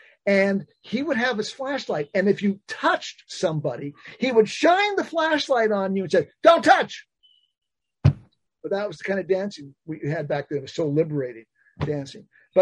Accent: Los Angeles, California, United States; Well, I didn't grow up in Portland. I grew up in Los Angeles.

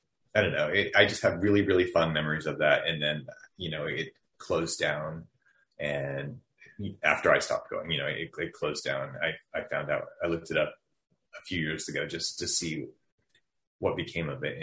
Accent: United States; being an American in Germany. Being a gay, you know, a gay, oh yeah. And I wasn't 21 yet.

